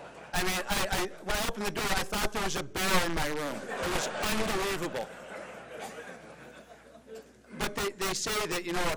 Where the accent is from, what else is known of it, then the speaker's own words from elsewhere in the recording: Rochester, New York, United States; I grew up in Rochester, New York, from an Irish Catholic alcoholic father and a Sicilian mother.